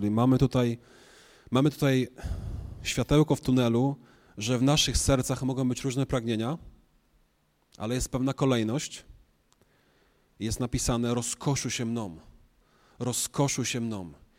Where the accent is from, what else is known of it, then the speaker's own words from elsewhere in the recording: Piekary Śląskie, Silesian Voivodeship, Poland; To przywilej oczywiście być szczególnie na Śląsku, skąd pochodzę, bo jestem też trochę Hanys.